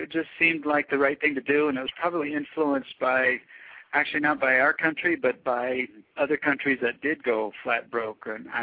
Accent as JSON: {"language": "English", "region": "the West", "country": "United States", "tie": "born or raised there", "said": "That's mainly because I grew up in the West, and, you know, jackalopes are kind of a big deal"}